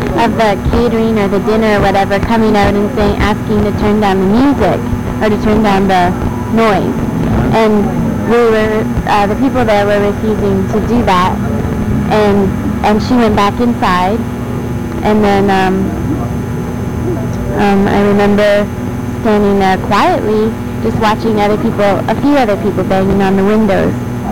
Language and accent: English; Ontario, Canada; born there; also born or lived in British Columbia; I was born in Ontario, but I've been in BC for the past 4 or 5 years.